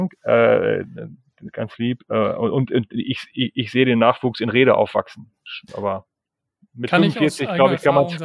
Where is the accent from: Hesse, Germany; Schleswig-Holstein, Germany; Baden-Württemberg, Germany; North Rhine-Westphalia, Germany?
North Rhine-Westphalia, Germany; Münster; born or raised there